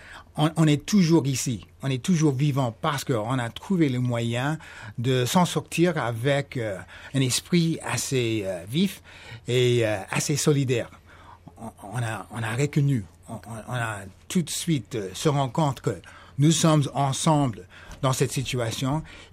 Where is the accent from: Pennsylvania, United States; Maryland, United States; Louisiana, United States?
Louisiana, United States; New Orleans; born there; French is a second language; Moi, je suis né à la Nouvelle-Orléans en 1944.